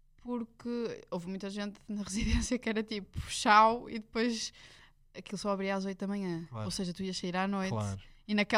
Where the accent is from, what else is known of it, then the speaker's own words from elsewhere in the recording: Baião, Porto, Portugal; Fui viver para Baião, que é uma hora do Porto. Vivi lá até ao meu 10º ano. Desde sempre. Eu só fui nascer mesmo ao Porto.